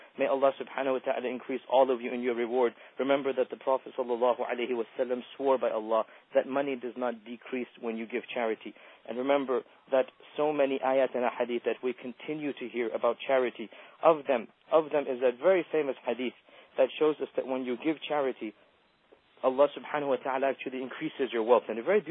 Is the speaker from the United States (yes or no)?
yes; United States; I speak from America as an American